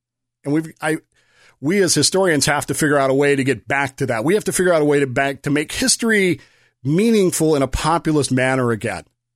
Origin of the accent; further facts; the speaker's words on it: Denver, Colorado, United States; when we would call my grandparents down in Oklahoma City, we were growing up in Denver